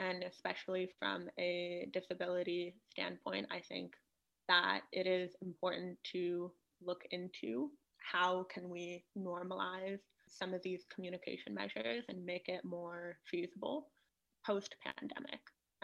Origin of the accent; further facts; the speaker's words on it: California, United States; not just in British Columbia, but within my home state of California.